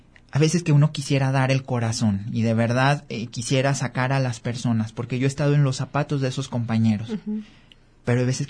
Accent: Unión de San Antonio, Jalisco, Mexico; Yo soy originario de Unión de San Antonio.

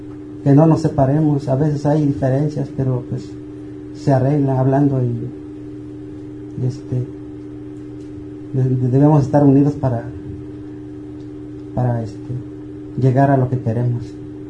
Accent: Mexico; porque somos mexicanos.

